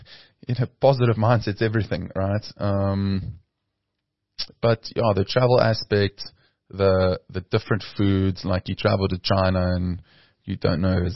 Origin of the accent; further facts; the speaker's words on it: South Africa; So yeah, as a South African, we have to learn to travel if you want to play European Tour or I guess DP World Tour and the PGA Tour.